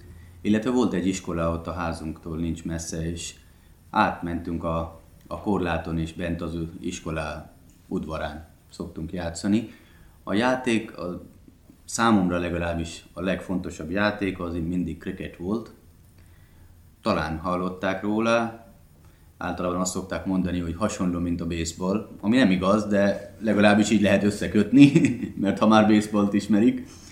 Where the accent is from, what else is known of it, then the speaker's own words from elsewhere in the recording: Delhi, India; Hungarian is a second language; Delhiben nőttem föl, ott születtem